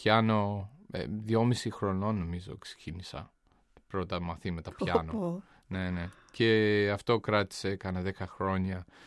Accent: Wellington, New Zealand; moved away as an adult; also born or lived in Boston; Στο Wellington, στην πρωτεύουσα, όπου ζούσα μέχρι τα 20 χρόνια, 21, 20, κάπου εκεί. Mm-hmm. Και έφυγα στην Αμερική, στη Βοστόνη

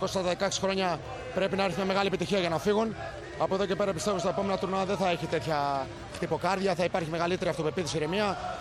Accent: Greece; Είμαι Έλληνας

